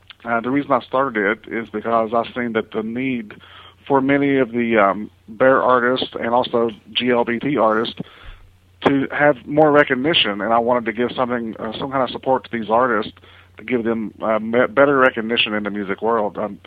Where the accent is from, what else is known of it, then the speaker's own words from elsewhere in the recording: Ohio, United States; accent: hillbilly slang; I go, "No, I'm from Ohio." It's just this part of the country where everybody has this hillbilly slang.